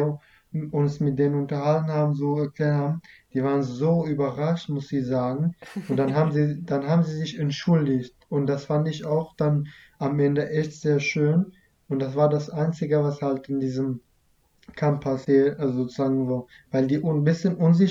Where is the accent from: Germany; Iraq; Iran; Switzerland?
Iraq; German is a second language; ich komme aus dem Irak